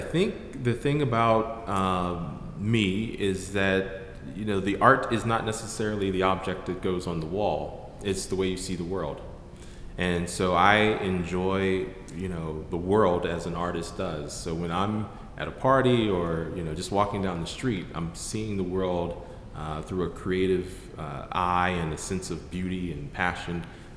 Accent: Braddock, Pennsylvania, United States; Well, I'm born and raised in Braddock, or I was born and raised in Braddock.

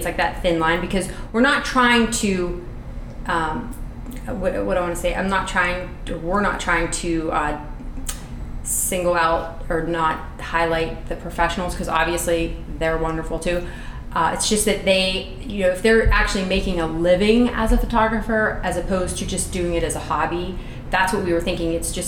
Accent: Pittsburgh, Pennsylvania, United States; because I grew up in Pittsburgh. I'm born and raised here. I moved away over the years and came back, always came back.

